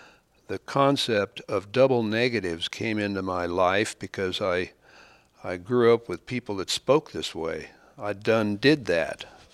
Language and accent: English; Oklahoma, United States; Yeah, I grew up in Oklahoma, and there's a particular angle to their dialect there that they have